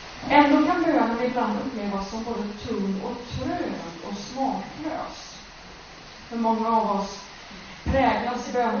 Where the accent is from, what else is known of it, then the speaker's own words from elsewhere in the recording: Domsö, Västra Götaland County, Sweden; Jag är uppvuxen på Domsö, Göteborgs södra skärgård. Där är det mest berg och så här vindpinade små träd.